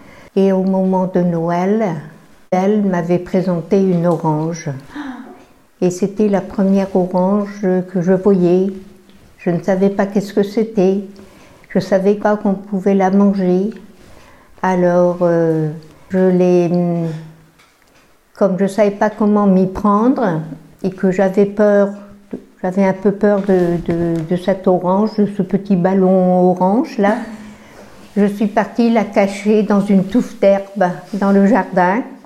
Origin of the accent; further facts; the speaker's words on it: Brittany, France; born there; je suis née en Finistère.